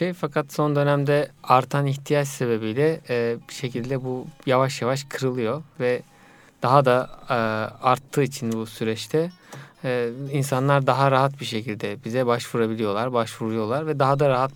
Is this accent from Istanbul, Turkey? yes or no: no; İzmir, Turkey; 1981 yılında İzmir'de doğdum. İlk orta ve liseyi orada okuduktan sonra